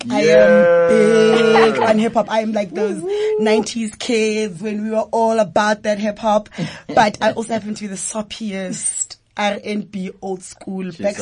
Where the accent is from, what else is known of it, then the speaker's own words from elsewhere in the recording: Kempton Park, Gauteng, South Africa; born and bred in Jersey, Kempton Park, born and bred. I come from a Zulu Swati mother and a Sotho father. So I'm a Zutu. But my mother is Zulu Swati, but my dad is Sotho.